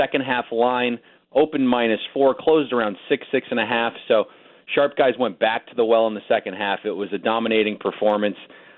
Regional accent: Miami, Florida, United States; I think it's my hometown Dolphins.

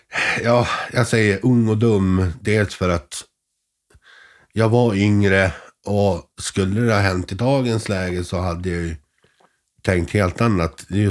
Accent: Sweden; Jag är svensk och talar svenska.

